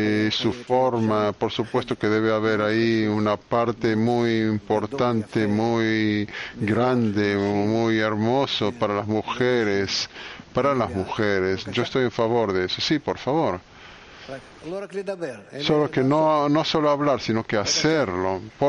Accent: New York, United States; de Nueva York.

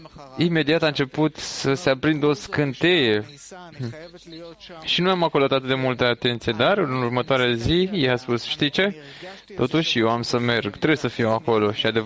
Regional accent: Ukraine; Sunt din Ucraina, sunt atât de mișcat acum și entuziasmat

